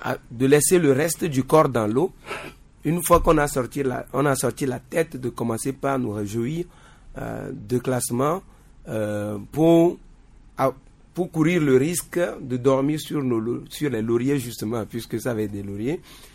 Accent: Togo; En tant que Togolais, ce que moi j'aspire et ce que je veux pour mon pays, c'est le meilleur en fait.

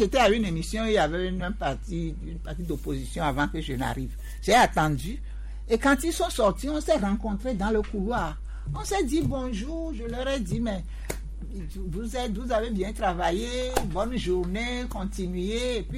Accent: Togo; nous sommes tous des Togolais, là.

